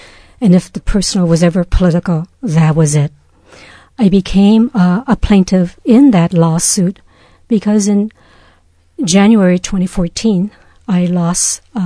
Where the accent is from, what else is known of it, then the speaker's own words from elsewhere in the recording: Los Angeles, California, United States; I grew up in Los Angeles.